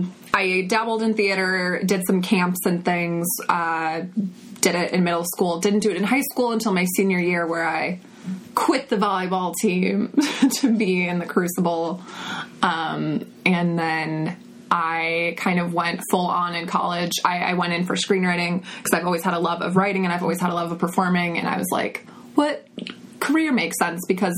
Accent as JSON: {"language": "English", "town": "Commerce Township", "region": "Michigan", "country": "United States", "tie": "born or raised there", "said": "Oh, I grew up in Commerce Township, Michigan, which is like Metro Detroit."}